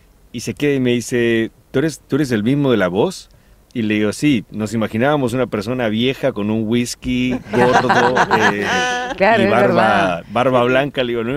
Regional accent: Argentina; now in United States; como buen argentino, al principio lo que a uno le pasa cuando no tiene idea de cómo es el evento en sí

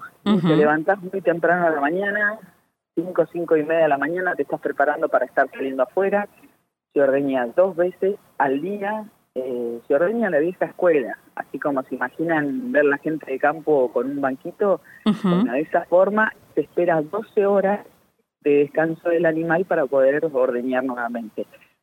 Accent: Cutral Có, Neuquén, Argentina; Los dos somos de Cutralcó, viajábamos muchísimo, él por su trabajo.

